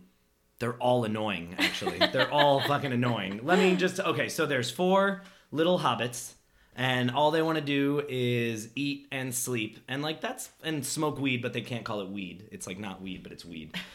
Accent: Midwest, United States; I'm from the Midwest. We're not nice people.

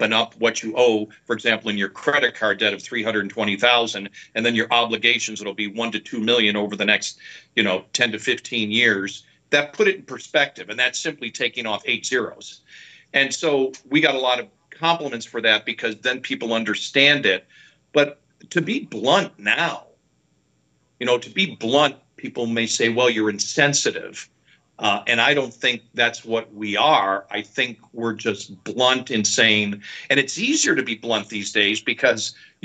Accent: Buffalo, New York, United States; also born or lived in Northern Illinois; it was a storm that rivaled anything that I went through growing up in Buffalo, or when I lived in Northern Illinois and had some of the cold back there in the early 90s.

